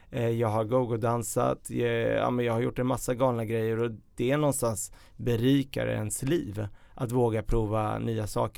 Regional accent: Örebro, Örebro County, Sweden; moved away as an adult; now in Stockholm, Sweden; Så jag är uppvuxen i Örebro och flyttade direkt därifrån när jag tog studenten 2003.

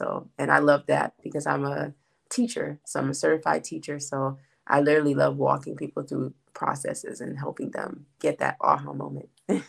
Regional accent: Florida, United States; got into my local bookstore in South Florida, because I'm originally from Florida.

